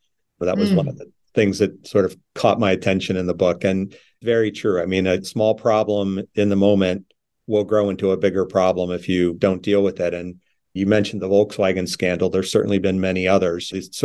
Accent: United States; You're a Brit, I'm an American.

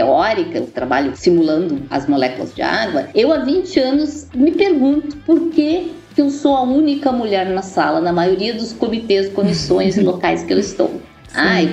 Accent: Rio Grande do Sul, Brazil; Quando eu tinha, assim, uns 10, 11 anos, eu morava, assim, numa região perto de Porto Alegre, eu sou do Rio Grande do Sul

